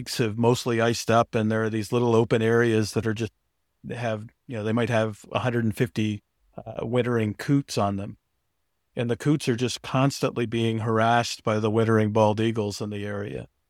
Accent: Arizona, United States; You know, and my recollection is growing up in Arizona, there were a couple pairs in the entire state that anybody knew about.

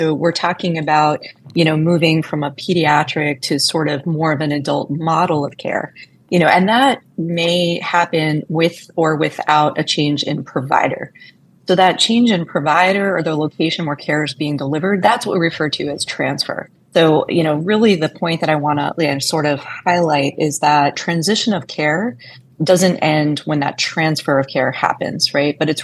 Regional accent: Long Island, New York, United States; I grew up in Long Island, so I'm a little bit partial to the South Shore.

